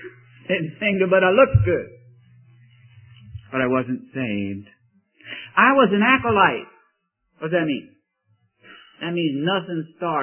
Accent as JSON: {"language": "English", "town": "New York City", "region": "New York", "country": "United States", "tie": "born or raised there", "lives_now": "Myrtle Beach, United States", "said": "I grew up in Coney Island. That was the Myrtle Beach of 40 years ago."}